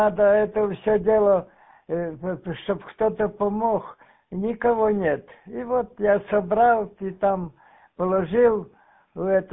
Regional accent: Zakarpattia Oblast, Ukraine; У нас, я единственный из Закарпатья

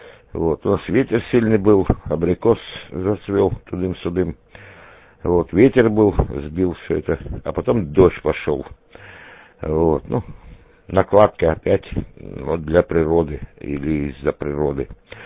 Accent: Krasnodar Krai, Russia; Я сам родом с Кубани, вот, так что знаю, какие там подсолнухи росли, вот.

